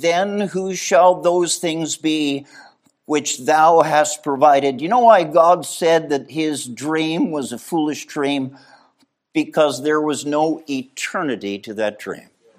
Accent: Canada; I'm a Canadian and I can't play hockey.

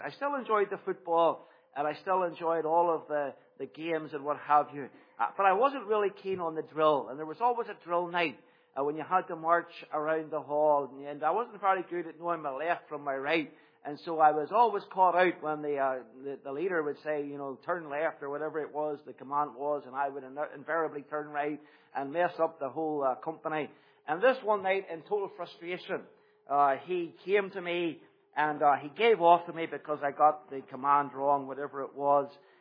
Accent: Belfast, Northern Ireland, United Kingdom; I was a child of the Troubles. I was growing up in Belfast, North Belfast, which was deeply affected by the Troubles.

